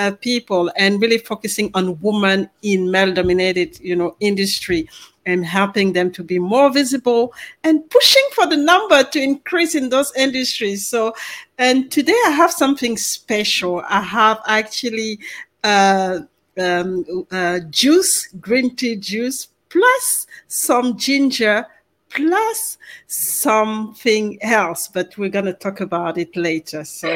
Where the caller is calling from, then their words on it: Perth, Western Australia, Australia; I'm tuning in from Perth, Australia.